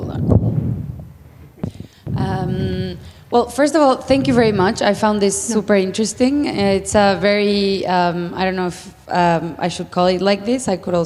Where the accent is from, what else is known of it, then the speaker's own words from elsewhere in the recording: Mexico; But on the other hand, I am from Mexico.